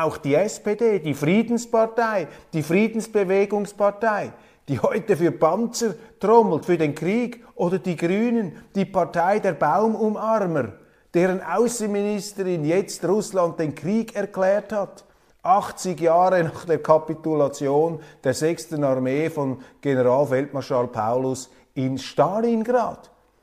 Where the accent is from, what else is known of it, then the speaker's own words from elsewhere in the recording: Switzerland; Als Schweizer möchte man mehr direkte Demokratie, aber andere Länder andere Sitten.